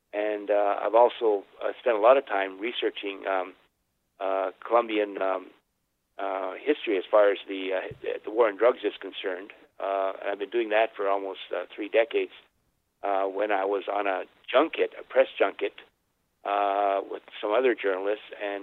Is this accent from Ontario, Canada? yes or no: yes; Thunder Bay, Ontario, Canada; moved away as an adult; I'm originally from Canada, Thunder Bay, up the frozen tundra up above Minnesota.